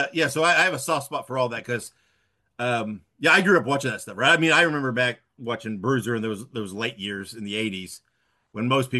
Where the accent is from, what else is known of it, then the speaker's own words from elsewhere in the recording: Indiana, United States; That's my sweet spot because I'm from Indiana.